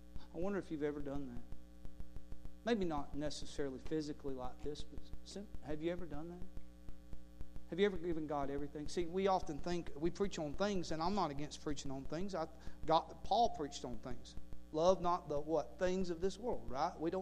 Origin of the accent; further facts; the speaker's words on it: Paulding County, Georgia, United States; I grew up in Paulden County. I've known this area.